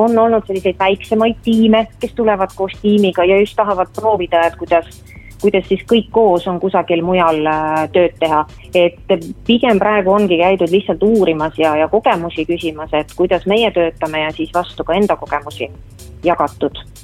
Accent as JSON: {"language": "Estonian", "town": "Pärnu", "region": "Pärnu County", "country": "Estonia", "said": "mina ise olen vana pärnakas ja veedan väga palju suvel aega Pärnus ja teen siit ka tööd"}